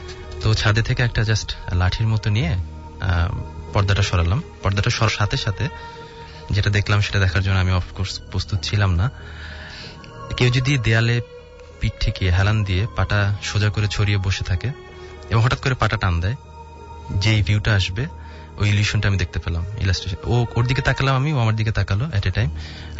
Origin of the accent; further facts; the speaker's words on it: Dhaka, Dhaka Division, Bangladesh; আমি মগবাজার থেকে এসেছি।